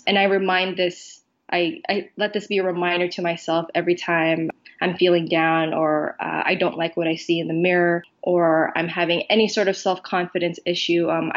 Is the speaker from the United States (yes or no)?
no; Philippines; I'm Filipino.